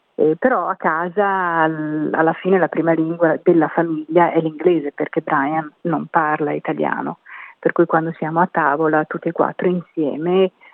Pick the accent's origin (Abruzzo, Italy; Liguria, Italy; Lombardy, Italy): Lombardy, Italy; Milan; moved away as an adult; now in Penola, Australia; Vengo da Milano e il primo anno mi sono trasferita qui nel gennaio 2006, il primo anno ho abitato ad Adelaide. E poi nel 2007, l'anno dopo, mi sono trasferita a Penola, a 400 km a sud di Adelaide